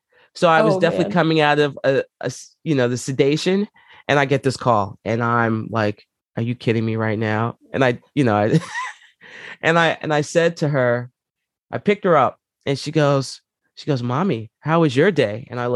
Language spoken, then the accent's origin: English; New York, United States; So growing up there, you know, I grew up in Co-op City. And for those who live in the Bronx, they know where that's at.